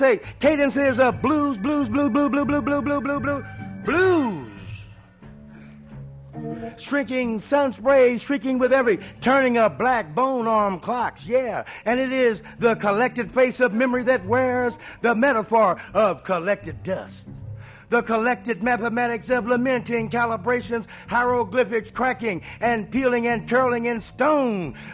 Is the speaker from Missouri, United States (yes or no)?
yes; St. Louis, Missouri, United States; It's always a pleasure to come back to St. Louis because, you know, I love St. Louis. I'm from St. Louis. And I'm one of the home boys.